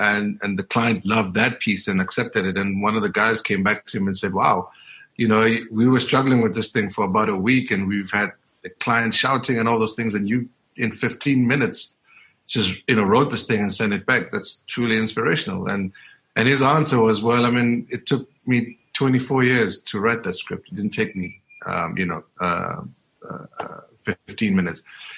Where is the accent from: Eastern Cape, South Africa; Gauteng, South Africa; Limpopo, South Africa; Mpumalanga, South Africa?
Gauteng, South Africa; Diepkloof; growing up in Diepkloof in the 80s and the 90s